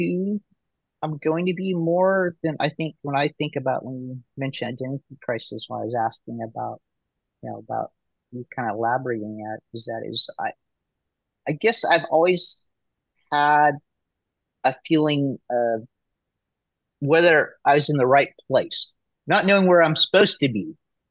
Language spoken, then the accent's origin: English; Oregon, United States; And so I grew up around, a blue collar, Southern Central Oregon, area, and that's, that's where, that's what I resona